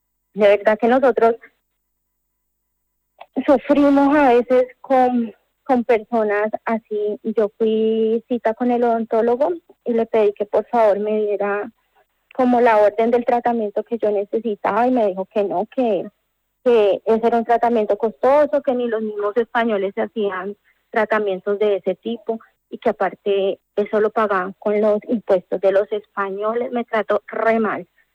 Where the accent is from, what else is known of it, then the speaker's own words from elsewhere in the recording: Colombia; now in Seville, Spain; soy de Colombia, llevo un año aquí en Sevilla. Estoy con mi esposo y mi hija.